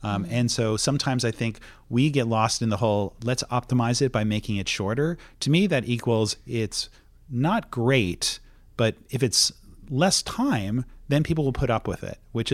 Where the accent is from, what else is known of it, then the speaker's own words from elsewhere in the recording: United States; I grew up in the States, and I worked in the ad agency world in the States